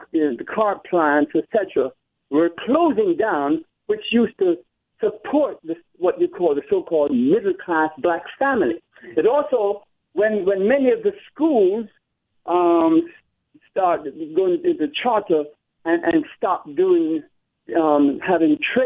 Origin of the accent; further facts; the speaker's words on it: Jamaica; born there; Look, I was born in Jamaica. Jamaica is worse.